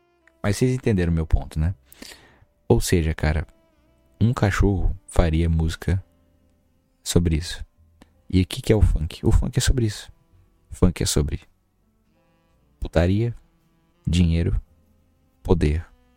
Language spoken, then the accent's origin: Portuguese; Brazil; sou brasileiro, sem nenhum tipo de orgulho, só nasci aqui contra a minha vontade